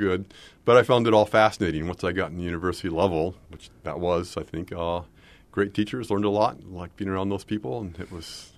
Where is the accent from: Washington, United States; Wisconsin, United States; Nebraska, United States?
Washington, United States; Spokane; also born or lived in Southern California; All over the West, near Spokane mostly, up in Southern California, some too, I have to confess.